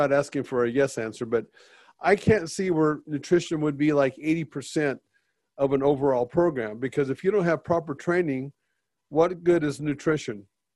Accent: United States; we come from America and everything is pretty plentiful here, you know, and I was just a dumbass American over in Eastern Bloc country

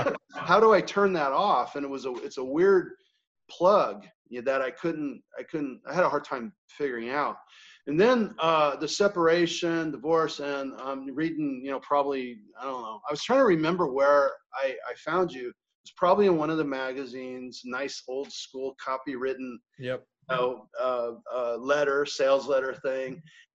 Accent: Hawthorne, California, United States; I grew up in Hawthorne, which is down the way from here, closer to LAX.

